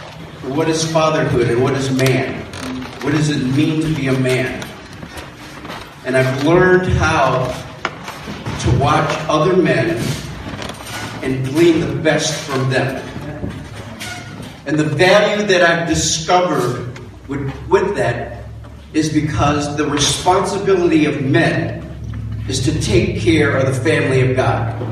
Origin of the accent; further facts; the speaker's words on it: Detroit, Michigan, United States; I'm from Detroit. I've seen too many things in Detroit